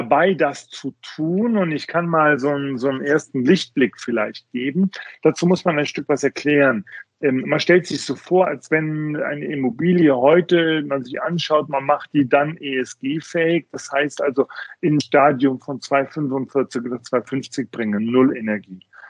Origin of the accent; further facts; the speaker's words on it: Bonn, North Rhine-Westphalia, Germany; born there; ich bin ja gebürtiger Bonner, habe in Bonn das begonnen alles.